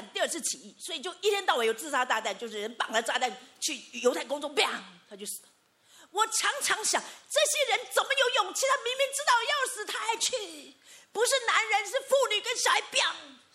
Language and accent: Chinese; Taiwan; 我们在台湾长大这30年长大的孩子